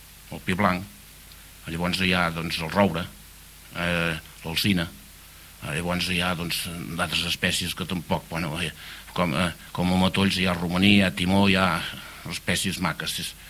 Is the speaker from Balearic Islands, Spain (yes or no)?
no; Pont de Cabrianes, Catalonia, Spain; born there; Jo vaig néixer al Pont de Cabrianes, en una casa de pagès que hi diuen La Torre, el 21 d'agost del 1942.